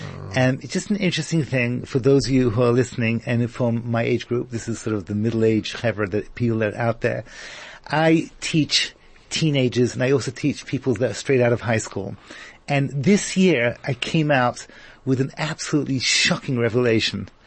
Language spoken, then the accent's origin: English; England, United Kingdom; now in Israel; I'm originally from England with a little twist of American. So those of you who are trying to figure out my accent, it's a little twisted.